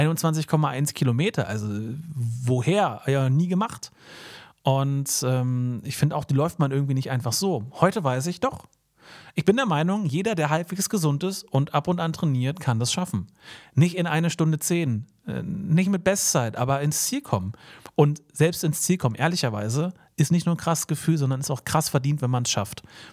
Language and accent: German; Berlin, Germany; Alle so Berlin und Umgebung, in meiner Heimat, so 3-Seen-Lauf in Semlin.